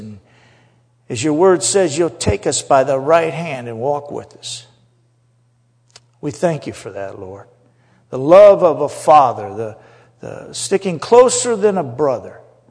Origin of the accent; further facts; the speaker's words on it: Indiana, United States; moved away; I grew up in Indiana, and I hitchhiked to California.